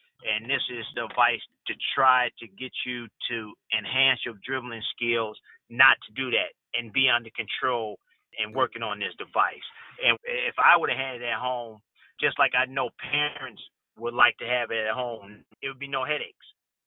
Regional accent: Chicago, Illinois, United States; I'm from Chicago, and we had a lot of snow back in the 70s, early 80s

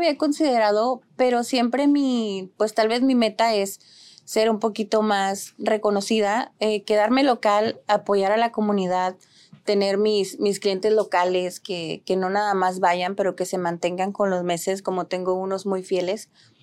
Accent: Reynosa, Tamaulipas, Mexico; also born or lived in McAllen, United States; soy originaria, o sea, nací en McAllen, pero crecí en Reynosa, Tamaulipas.

